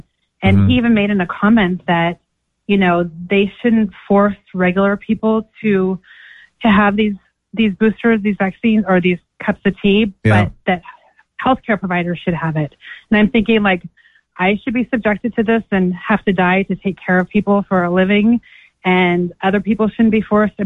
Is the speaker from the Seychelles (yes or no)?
yes; Seychelles; now in California, United States; I'm from the Seychelles Islands by off the east coast of Africa, but it's pretty crazy here in California.